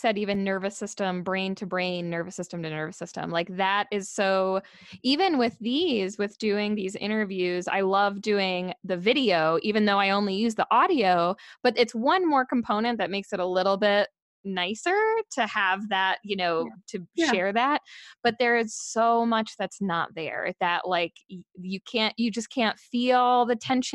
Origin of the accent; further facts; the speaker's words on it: New York, United States; now in Denver, United States; That would be very exciting because I'm in Denver. So so much easier to get to than New York. Yes, I'm originally from New York